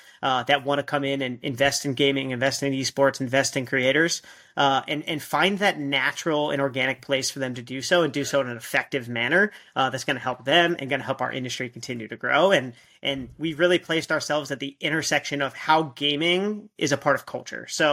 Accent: Alpharetta, Georgia, United States; I grew up in Alpharetta, Georgia, and we had Hi-Rez Studios there

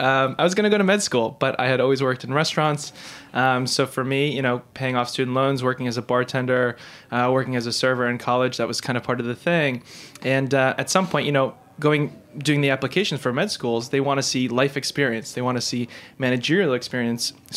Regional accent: New York City, New York, United States; I grew up in New York City, actually Queens native, now a Brooklyn native, I guess. But I lived in New York my whole life and eventually made the move upstate New York to go to school.

